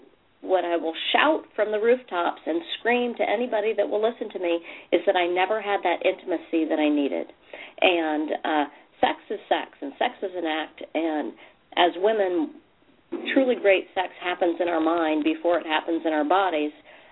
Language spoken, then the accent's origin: English; Alaska, United States; Born and raised in Alaska. I live in Alaska. I'm 45 years old.